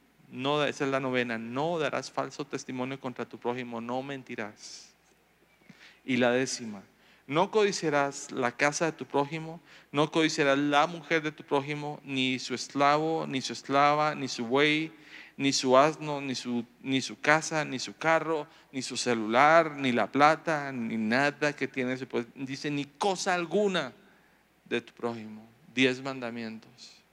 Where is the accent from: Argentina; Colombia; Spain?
Colombia; moved away; Cuando salí de Colombia, tengo que ser honesto, me fui feliz, por fin me voy de esa tierra.